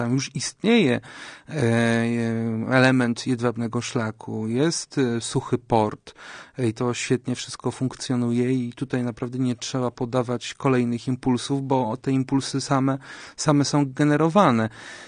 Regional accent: Kutno, Łódź Voivodeship, Poland; Ja sam pochodzę z Kutna

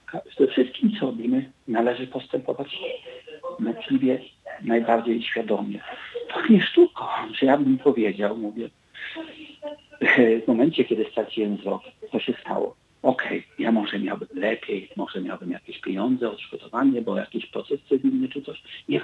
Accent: Suwałki, Podlaskie Voivodeship, Poland; Ja pochodzę z Suwałk.

